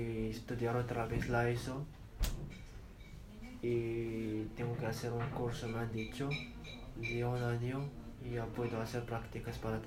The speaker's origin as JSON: {"language": "Spanish", "town": "Castillejos", "region": "Tanger-Tetouan-Al Hoceima", "country": "Morocco", "second_language": "Spanish", "said": "De Castillejos, como todos casi. Porque Castillejos está frontera de Ceuta, ¿sabes?"}